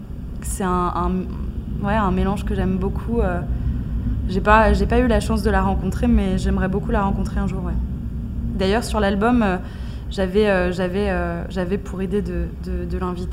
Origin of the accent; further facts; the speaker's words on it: Switzerland; Moi, je viens de Suisse, donc il y a plus les montagnes que la mer.